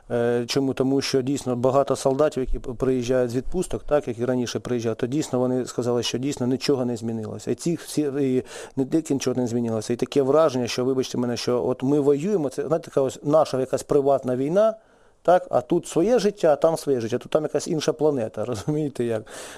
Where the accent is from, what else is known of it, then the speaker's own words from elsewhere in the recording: Sumy Oblast, Ukraine; тим більше, що я сам родом із Сумщини, так, ось, це Східна теж область